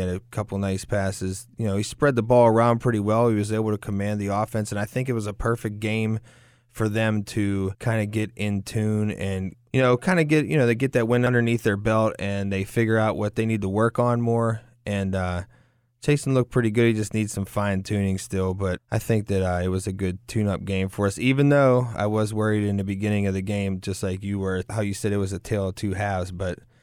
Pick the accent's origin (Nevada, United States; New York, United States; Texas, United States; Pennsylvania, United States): Pennsylvania, United States; Pittsburgh; I mean, I grew up in Pittsburgh, so muddy, cold, snow, wet, rain, you know.